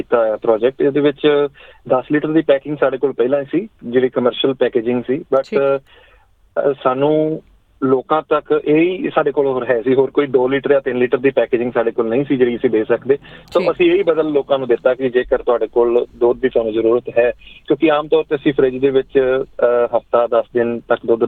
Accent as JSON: {"language": "Punjabi", "region": "Punjab", "country": "India", "said": "ਅਸੀਂ ਪੰਜਾਬ ਤੋਂ, ਬਹੁਤੇ ਸਾਡੇ ਤੁਹਾਡੇ ਲਿਸਨਰ ਨੇ ਪੰਜਾਬ ਤੋਂ ਆਏ ਹੋਣਗੇ"}